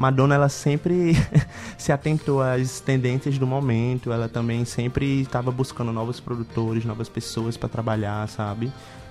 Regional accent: Natal, Rio Grande do Norte, Brazil; lá da minha cidade, Natal

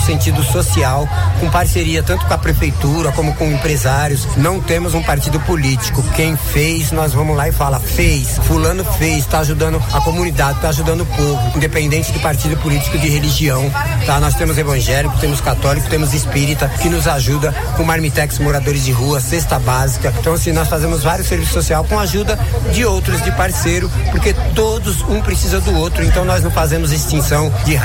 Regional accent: São Paulo, Brazil; moved away as an adult; now in Anagé, Brazil; Sou de São Paulo, capital

